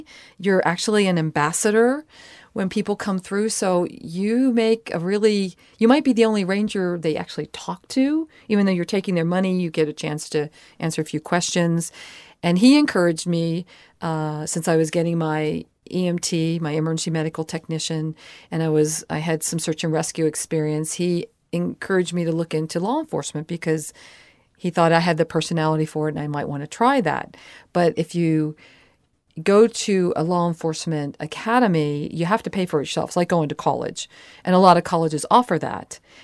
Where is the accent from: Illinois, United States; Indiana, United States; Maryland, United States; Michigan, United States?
Maryland, United States; Baltimore; Actually, growing up in Baltimore, Maryland, I lived in the suburbs, and my family did not visit the national parks.